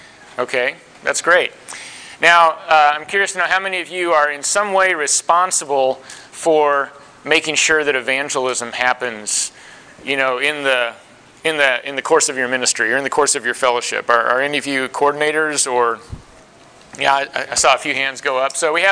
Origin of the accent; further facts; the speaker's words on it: Kansas, United States; I'm a converted Southwesterner now. I grew up in Kansas, but I love the Southwest.